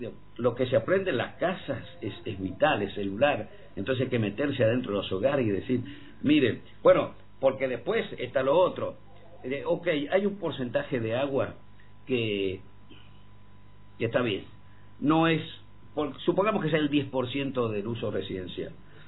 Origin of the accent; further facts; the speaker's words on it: San Juan, Argentina; soy un sanjuanino extramuros, entonces es estar informado, cosas que me cuentan y cada tanto ir por allí y palpar.